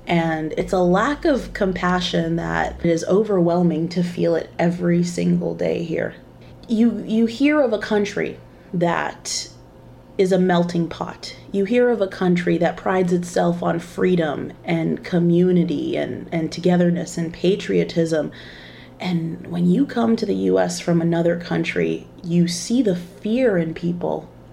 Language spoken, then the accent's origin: English; Bahrain; accent: American; People are often very surprised to hear I'm a British citizen because I have an American accent. People don't often believe me, but I went to a Department of Defense school in Bahrain in the Middle East.